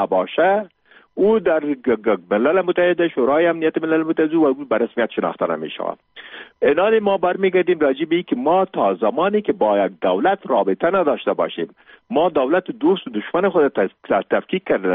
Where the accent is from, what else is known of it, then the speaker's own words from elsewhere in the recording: Afghanistan; ما افغان هستیم